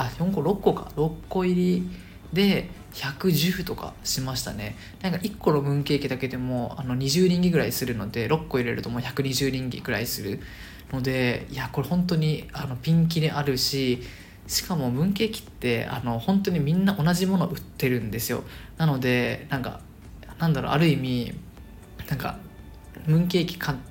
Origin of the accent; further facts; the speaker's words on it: Okinawa, Japan; 僕の地元沖縄も旧正でカレンダーで数えているので全く被っているんですが